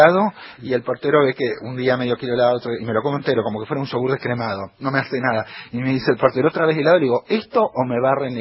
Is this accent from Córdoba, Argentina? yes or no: no; Concordia, Entre Ríos, Argentina; porque amo el interior, vengo de ahí, así que con Isabel Sarli somos los dos de Concordia.